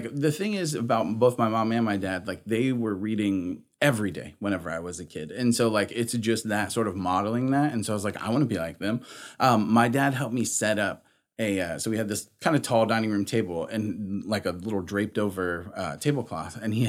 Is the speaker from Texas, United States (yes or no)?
yes; Texas, United States; moved away as an adult; But when we first moved, we moved from Texas. We had lived there our whole lives.